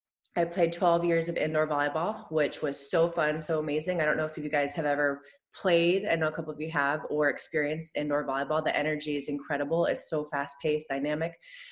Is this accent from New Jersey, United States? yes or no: no; California, United States; Growing up near Santa Cruz and NorCal, I would just consciously avoid beach volleyball